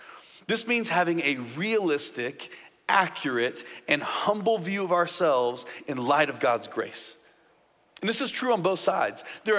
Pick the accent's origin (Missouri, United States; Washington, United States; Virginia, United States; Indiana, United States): Indiana, United States; When I was young, my family, I grew up in Indiana. In Indiana, we have something called snow.